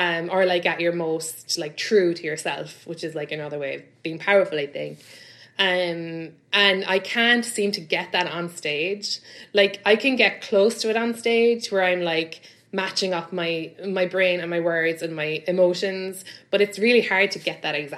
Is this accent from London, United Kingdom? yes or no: yes; London, United Kingdom; Because like, I come from London where, you know, like, you do a few shows a week and you get like £60, £100